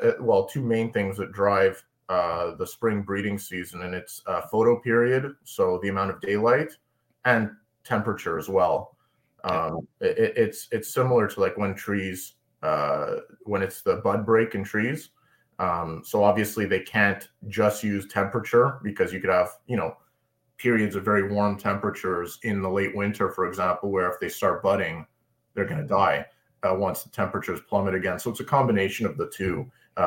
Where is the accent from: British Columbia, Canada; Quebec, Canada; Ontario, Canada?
Quebec, Canada; Montreal; when I was a kid growing up in Montreal